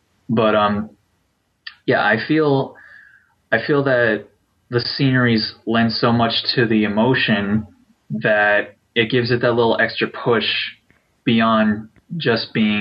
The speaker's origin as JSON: {"language": "English", "region": "Hawaii", "country": "United States", "tie": "born or raised there", "said": "what I would always see growing up in Hawaii, these vast fields of sugarcane"}